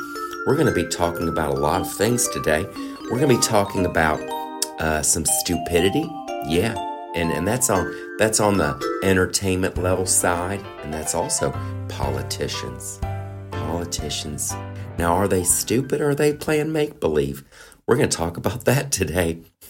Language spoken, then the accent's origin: English; England, United Kingdom; I'm from England.